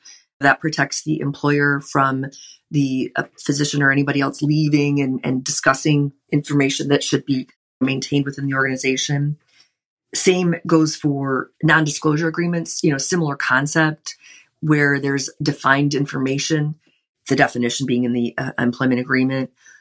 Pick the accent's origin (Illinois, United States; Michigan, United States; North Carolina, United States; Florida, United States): Michigan, United States; A lot of state laws are different, and I'm from Michigan, so Michigan's rule is basically one of reason